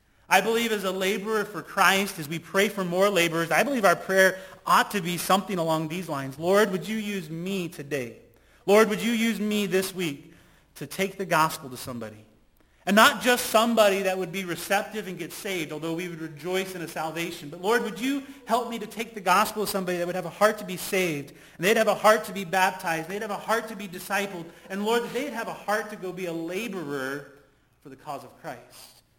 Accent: Colorado, United States; My family was reached through a church in Colorado. I was born and raised in Colorado. I'm the youngest of seven kids.

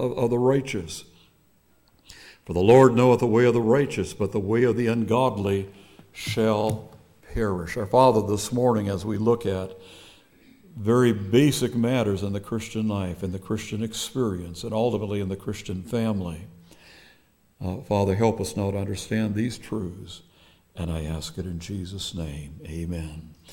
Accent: Minnesota, United States; also born or lived in Wisconsin; we're an Indian country in our area there in northern Minnesota and northwestern Wisconsin

